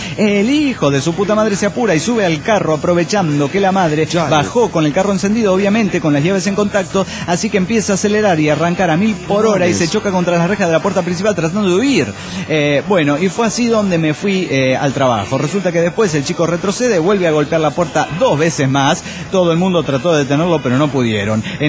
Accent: Mexico City, Mexico; Y es que sí soy del DF, aunque no vivo ahí.

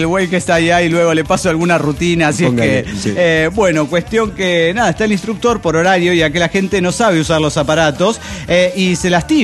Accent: Caracas, Capital District, Venezuela; de Caracas, Venezuela.

